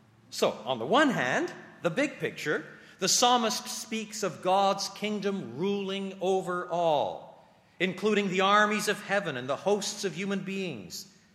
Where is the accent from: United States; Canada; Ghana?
Canada; since I'm a Canadian, Her Majesty Queen Elizabeth II is my queen, my monarch, as much as yours.